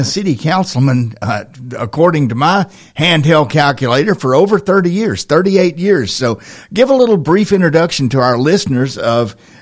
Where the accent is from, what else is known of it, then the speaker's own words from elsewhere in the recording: Lawrenceburg, Tennessee, United States; By the way, I'm from Lawrenceburg, Tennessee, just down the road.